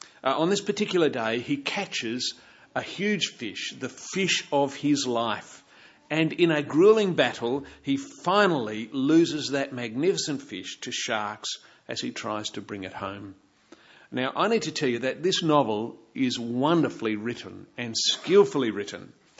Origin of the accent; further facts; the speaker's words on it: Papua New Guinea; I couldn't imagine a more idyllic place to grow up. Now, one of the main blessings of growing up in Papua New Guinea